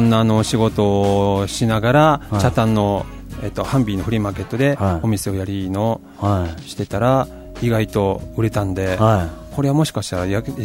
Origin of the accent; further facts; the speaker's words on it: Okayama, Japan; now in Okinawa, Japan; 僕岡山ですね。